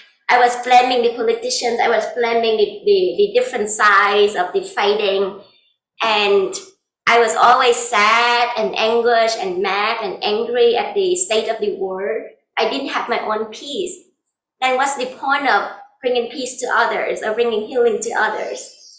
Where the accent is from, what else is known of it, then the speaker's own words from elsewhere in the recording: Vietnam; English is a second language; now in United States; I did not know much about Buddhism, even though I'm from Vietnam.